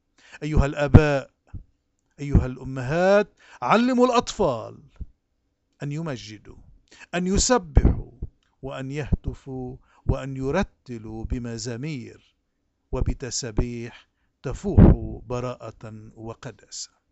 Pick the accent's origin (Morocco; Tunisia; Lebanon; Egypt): Lebanon; أنت وأنت ونحن جميعا من لبنان، واللبناني صاحب رسالة.